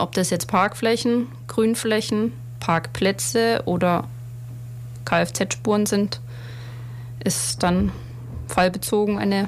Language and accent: German; Augsburg, Bavaria, Germany; born there; also born or lived in Stuttgart; Ich bin gebürtig aus Augsburg und habe auch in Augsburg studiert und dann noch ein Semester in Stuttgart.